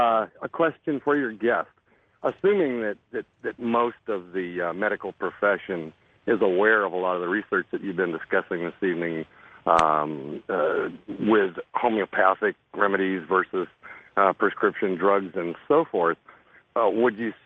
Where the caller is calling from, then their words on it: Portland, Oregon, United States; I'm calling from Portland, Oregon, listening to you on KX1190.